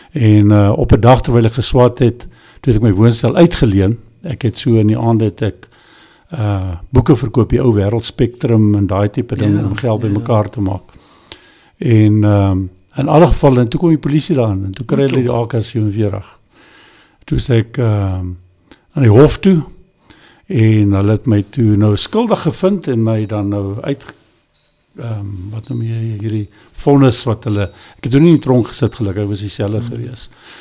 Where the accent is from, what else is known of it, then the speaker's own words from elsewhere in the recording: Durban, KwaZulu-Natal, South Africa; Maar, toe is ons Natal toe, ek het in Durban groot geword